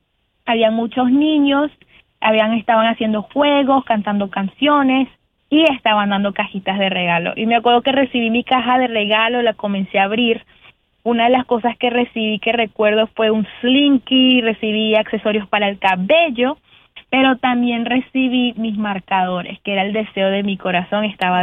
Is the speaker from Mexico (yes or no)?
no; Amazonas, Venezuela; born there; Sí, nací en Amazonas, Venezuela